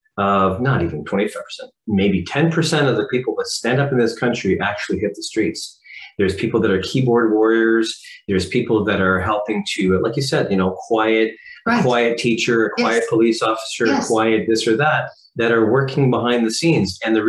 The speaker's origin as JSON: {"language": "English", "region": "East Coast", "country": "Canada", "lives_now": "Toronto, Canada", "said": "I'm Canadian. But I can reassure you that I am a Frenchman from the East Coast of Canada. I've been living in Toronto, which is English, for 23 years."}